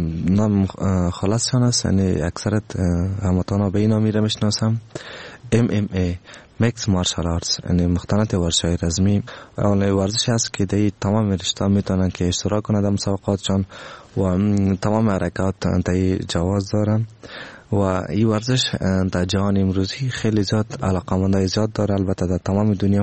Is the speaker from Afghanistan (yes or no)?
yes; Afghanistan; ما افغان هستیم،